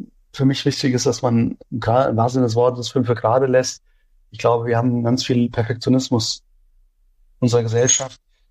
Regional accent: Offenbach am Main, Hesse, Germany; Und ich bin in Offenbach zur Schule gegangen. Ich bin dort aufgewachsen.

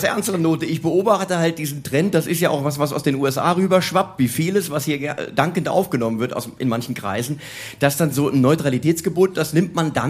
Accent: Rhineland-Palatinate, Germany; Ich bin aus Rheinland-Pfalz, ich kenne dich schon ganz, ganz lange.

